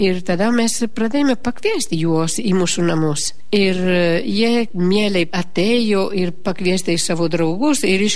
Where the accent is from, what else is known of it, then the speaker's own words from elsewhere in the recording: Italy; Lithuanian is a second language; now in Kretinga, Lithuania; esu švenčiausios širdies pranciškonė misionierė ir Kretingoje gyvenu jau 17 metus. Esu italė, kilusi iš Italijos.